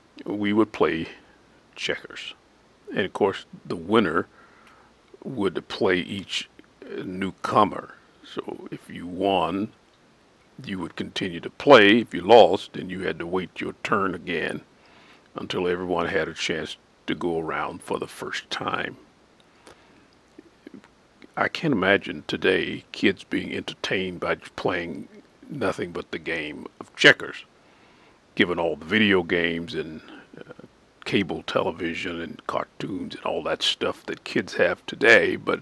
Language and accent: English; Arkansas, United States; Growing up in Arkansas, in the country, 65 plus years ago